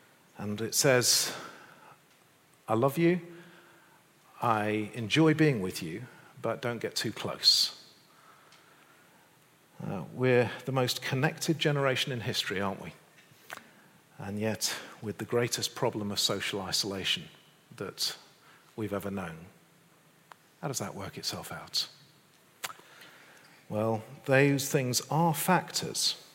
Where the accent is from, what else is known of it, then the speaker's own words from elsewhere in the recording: North West England, United Kingdom; I'm Lancastrian. I'm English.